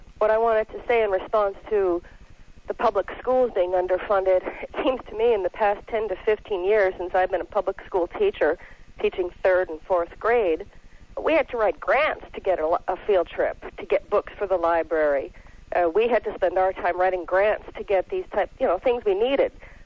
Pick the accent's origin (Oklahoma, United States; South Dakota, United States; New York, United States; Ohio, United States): Ohio, United States; Kent; moved away as an adult; now in San Francisco, United States; I'm from Kent, Ohio, originally, but I've been in San Francisco for about 20 years.